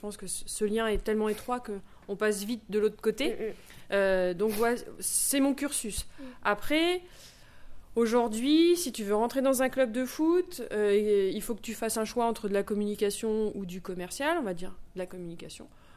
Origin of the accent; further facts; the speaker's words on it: Centre-Val de Loire, France; Moi, je suis originaire du Loir-et-Cher, donc voilà, je connaissais la Berry, mais sans plus.